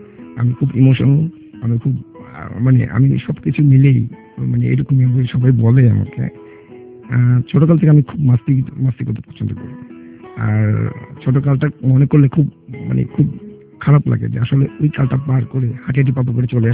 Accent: Dhaka, Dhaka Division, Bangladesh; আমার বাড়ি হচ্ছে চাঁদপুরে, তো ওখানে আমার যাওয়া হয় না। আমার জন্ম হচ্ছে ঢাকায়

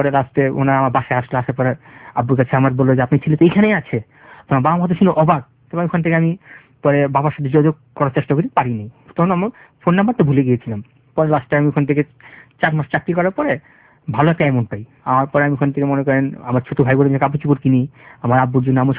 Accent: Dhaka, Dhaka Division, Bangladesh; আমি ঢাকা থেকে আসছি।

